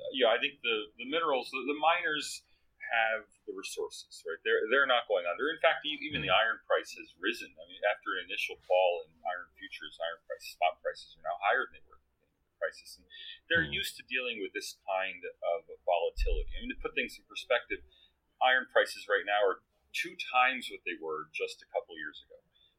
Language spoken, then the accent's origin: English; United States; I'm American, as you can probably hear